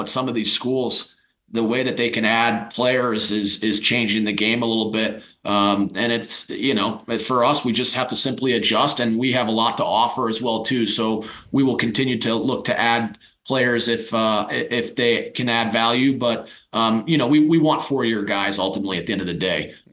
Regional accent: Midwest, United States; now in Denver, United States; I'm from the Midwest like you, you know, the Midwest weather, you don't see the sun from November to March.

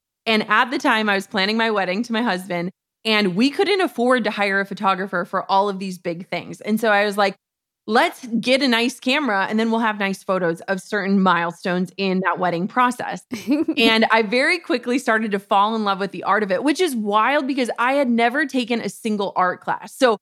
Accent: Minnesota, United States; And we're from Minnesota. Target is headquartered in Minnesota.

